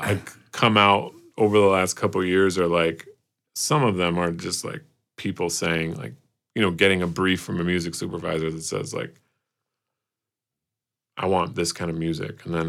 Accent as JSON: {"language": "English", "country": "Canada", "also_born_or_lived": "Nicaragua", "said": "because I'm Canadian and Nicaraguan."}